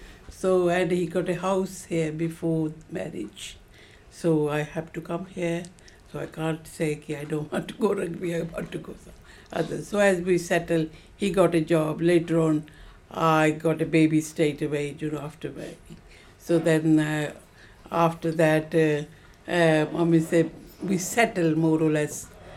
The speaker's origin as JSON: {"language": "English", "town": "Jalandhar", "region": "Punjab", "country": "India", "moved": "as an adult", "said": "I came from India. The state is Punjab, and the town is Jalandhar. So I came from the city, Jalandhar city."}